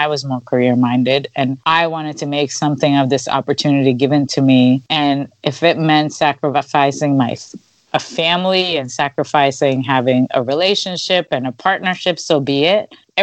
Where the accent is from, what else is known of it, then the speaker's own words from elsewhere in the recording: Pakistan; English is a second language; moved away; I came from Pakistan where everybody looked like me.